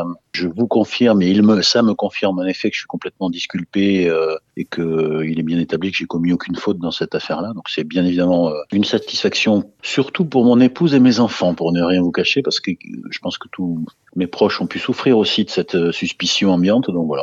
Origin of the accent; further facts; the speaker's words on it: Mont-de-Marsan, Nouvelle-Aquitaine, France; Ici, on est à Mont-de-Marsan, c'est ma ville natale, d'accord.